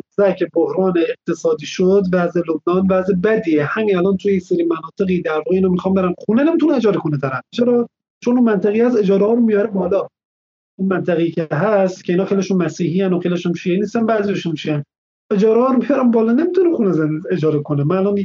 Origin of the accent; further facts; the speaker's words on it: Mashhad, Razavi Khorasan, Iran; من مشهدی هستم